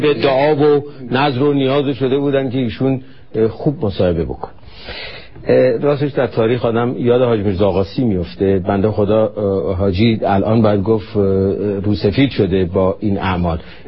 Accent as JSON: {"language": "Persian", "country": "Iran", "said": "من واقعا به عنوان یک ایرانی وقتی اینجا نشستم نگاه کردم"}